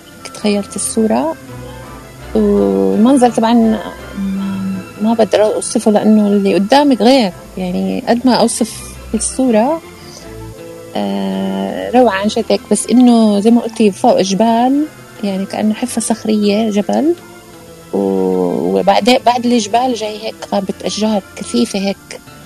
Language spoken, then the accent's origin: Arabic; Kuwait; born there; بلدنا إحنا تغربين، يعني أكيد، مع أنه بحين لمسقط رأسي بس الكويت، بس مش بلدي كمان، يعني ولدت فيها بس بلد أهلي،